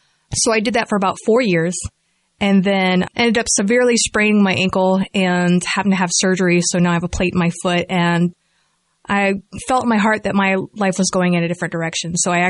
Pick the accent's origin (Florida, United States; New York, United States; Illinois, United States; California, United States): Florida, United States; now in Grand Rapids, United States; I'm actually originally from Florida, but I have family that's actually in Grand Rapids, Michigan.